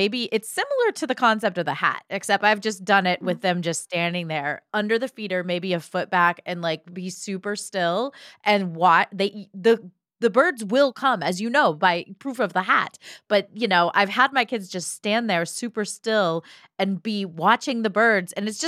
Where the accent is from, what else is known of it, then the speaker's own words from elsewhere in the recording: Ohio, United States; growing up in Ohio, this was my grandmother had hummingbird feeders out